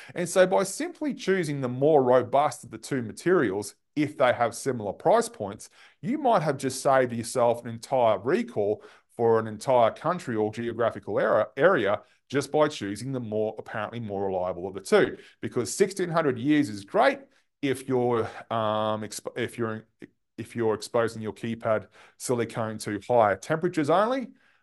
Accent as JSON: {"language": "English", "region": "Queensland", "country": "Australia", "said": "my home state in Australia, a place called Queensland. We're near the beaches."}